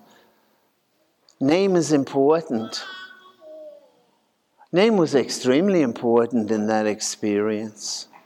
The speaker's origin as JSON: {"language": "English", "country": "Ireland", "tie": "born or raised there", "said": "when I was growing up in Ireland, it was very simple."}